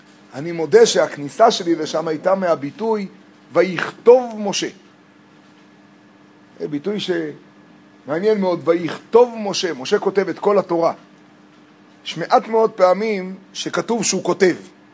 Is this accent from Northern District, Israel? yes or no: yes; Northern District, Israel; עולם הפוך, אנחנו מהצפון, שם לא מבינים את הדברים האלה של המרכז וירושלים. אנחנו ליד לבנון, זה הכל רגוע.